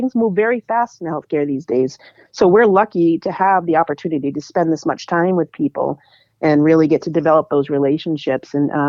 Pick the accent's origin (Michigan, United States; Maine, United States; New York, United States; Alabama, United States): Maine, United States; Auburn; Actually, no, I grew up in Maine.